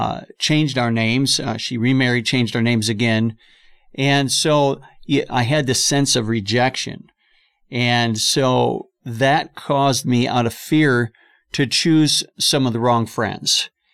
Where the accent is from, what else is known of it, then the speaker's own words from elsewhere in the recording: Buffalo, New York, United States; I grew up in Buffalo, New York. We grew up in the ghetto. My family did. It was a very broken part of the city.